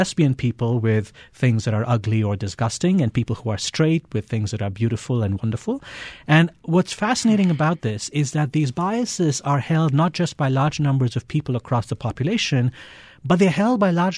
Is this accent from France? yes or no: no; India; I grew up in India